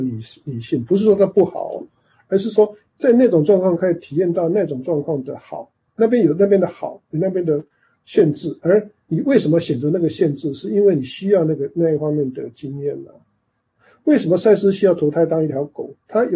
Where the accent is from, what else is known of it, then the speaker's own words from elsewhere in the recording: China; 一般我们中国人是不会去这样做的，对不对？